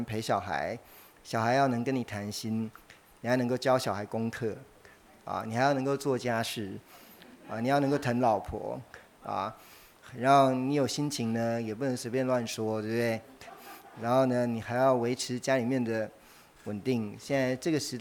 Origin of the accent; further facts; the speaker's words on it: Taiwan; 那其实就是我们台湾那边比较独特的